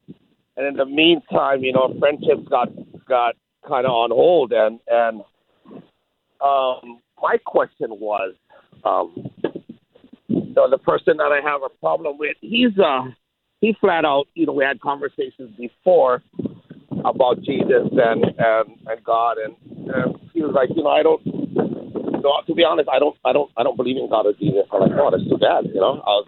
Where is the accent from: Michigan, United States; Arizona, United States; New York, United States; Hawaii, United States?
Hawaii, United States; All my friends lost property. All my hometown where I grew up, all the houses I moved in and my families lived in.